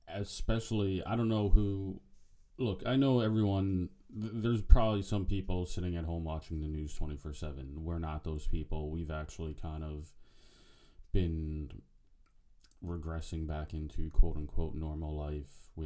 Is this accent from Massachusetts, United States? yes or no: no; New York, United States; Maybe this is my rich white male privilege from being from Long Island and growing up on Long Island.